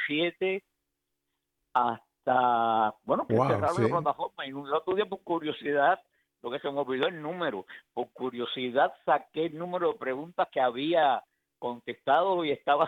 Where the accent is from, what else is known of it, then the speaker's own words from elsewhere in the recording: Cuba; Mi familia, una familia muy católica, y yo nací en la Cuba comunista